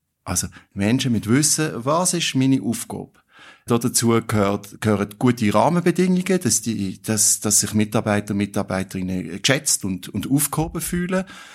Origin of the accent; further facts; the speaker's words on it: Basel-Landschaft, Switzerland; Ich bin so ein bisschen ein Agglomerationskind. Also ich bin im Agglomerationsgebiet aufgewachsen, im Baselbiet, und habe immer in Agglomerationsort gelebt.